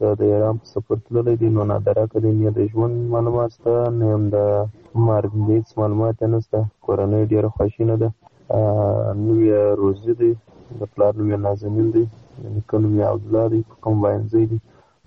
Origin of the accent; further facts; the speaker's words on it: Badghis, Afghanistan; زه د بادغیس د ولایت یم د غدس ولسوالۍ دلکې سر فکر یم.